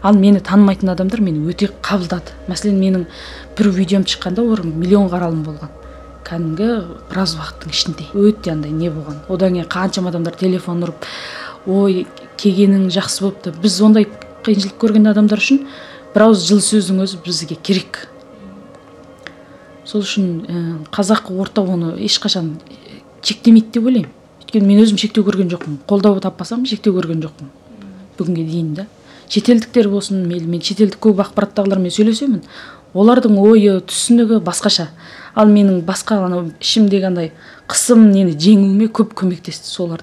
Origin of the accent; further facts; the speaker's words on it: Xinjiang, China; Біз негізі Жетісу жер жәннатынан шыққан қазақпыз ғой. Ең қазақтың шырайлы жер жәннаты сол Қытайдағы сол жақта қалды негізі.